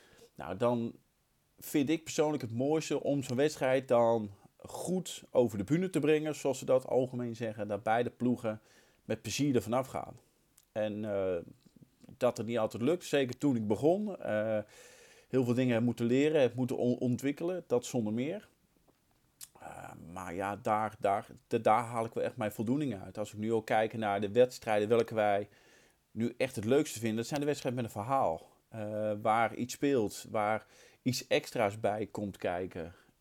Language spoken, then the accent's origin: Dutch; De Meern, Utrecht, Netherlands; born there; Goh, mijn eerste scheidsrechtersvak, regio Utrecht. Ik ben geboren in de Meren.